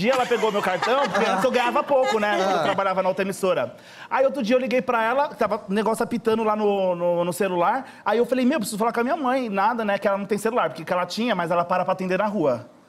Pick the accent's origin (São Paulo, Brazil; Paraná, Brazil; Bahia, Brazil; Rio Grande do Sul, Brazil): São Paulo, Brazil; Eu sou da Vila Maria, né? Eu saí de lá.